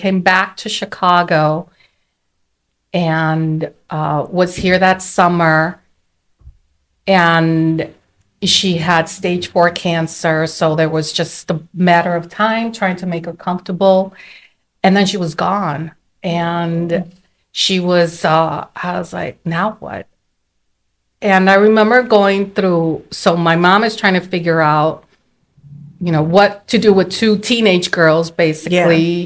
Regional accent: San Luis Potosí, Mexico; I grew up in San Luis Potosí. So, you know, the median temperature is beautiful year round.

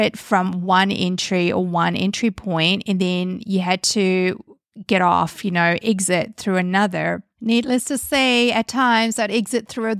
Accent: New Zealand; I come from New Zealand and I was living in New Zealand at that time when I went over to Barcelona, Spain to work and live.

